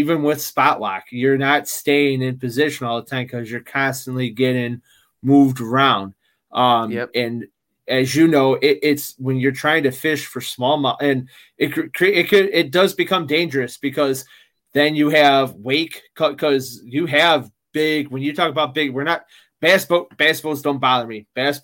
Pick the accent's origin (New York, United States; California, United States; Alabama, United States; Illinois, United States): Illinois, United States; Chicago; I'm from the Midwest, you know, the whole thing, the Windy City